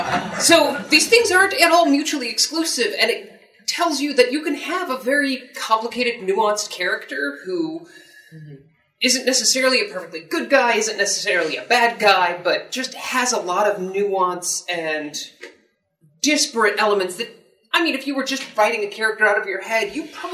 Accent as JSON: {"language": "English", "region": "Scotland", "country": "United Kingdom", "said": "It's because I'm Scottish, isn't it?"}